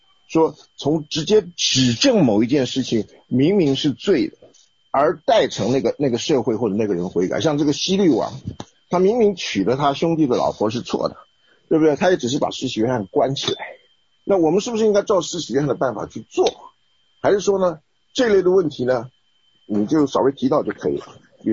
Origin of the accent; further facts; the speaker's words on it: China; 而且我们中国人对这东西还是有一点厌恶。